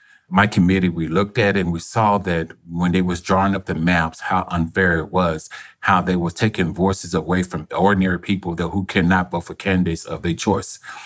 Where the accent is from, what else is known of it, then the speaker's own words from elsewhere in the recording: Arkansas, United States; I was born in Arkansas. I lived in Arkansas my whole life.